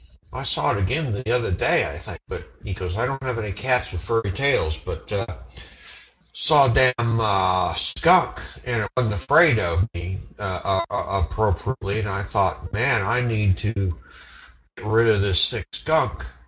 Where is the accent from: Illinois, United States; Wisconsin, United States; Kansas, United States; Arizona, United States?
Kansas, United States; South Central Kansas.